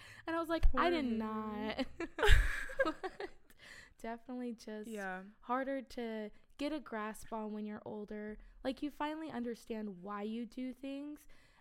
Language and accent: English; West Coast, United States; accent: twang; But since I'm from the West Coast and we got a twang, it goes iron.